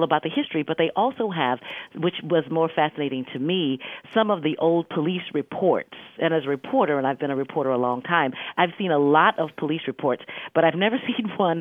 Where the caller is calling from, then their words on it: Seattle, Washington, United States; I'm calling from Seattle, Washington.